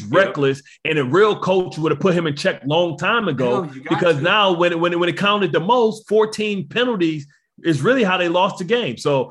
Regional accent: Harrisonburg, Virginia, United States; The bullies get bullied where I'm from. I'm from Harrisonburg.

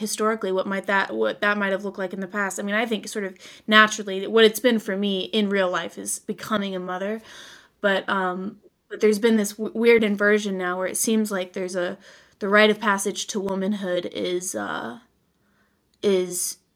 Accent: United States; I reflect on my you know, younger teen life and just growing up in America, what that's like.

